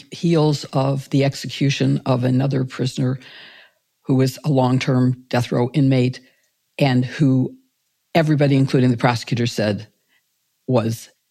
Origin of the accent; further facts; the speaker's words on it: Midwest, United States; accent: Midwest; Even with my Midwest accent.